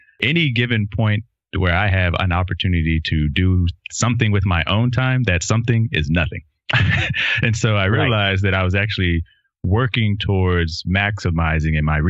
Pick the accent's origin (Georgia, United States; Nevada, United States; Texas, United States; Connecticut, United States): Texas, United States; I can relate to that, good, better, and different growing up in Texas.